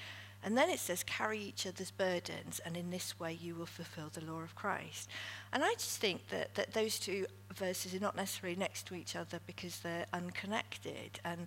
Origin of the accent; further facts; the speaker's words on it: United Kingdom; And being British, I think we tend to be quite good at that as well.